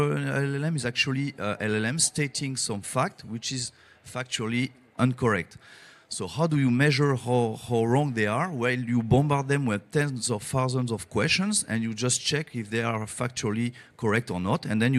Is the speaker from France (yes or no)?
yes; Brittany, France; from Brittany in France.